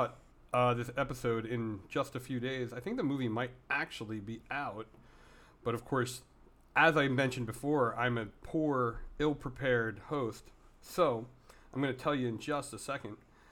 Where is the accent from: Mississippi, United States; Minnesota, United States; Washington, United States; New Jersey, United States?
New Jersey, United States; So growing up in North Jersey, those bands played my scene all the time.